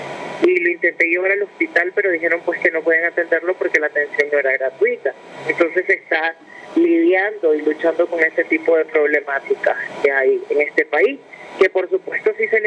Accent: Nicaragua; now in Costa Rica; para mí que soy nicaragüense

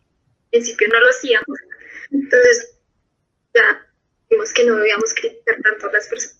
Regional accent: Mexico; Yo soy de México

